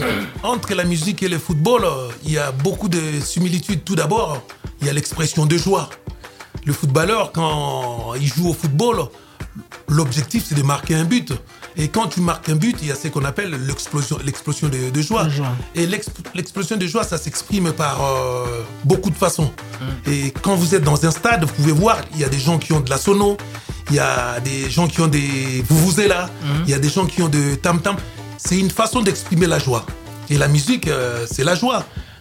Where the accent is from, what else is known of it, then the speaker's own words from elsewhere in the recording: DR Congo; je suis athlète de haut niveau à mon pays d'origine, la République démocratique du Congo.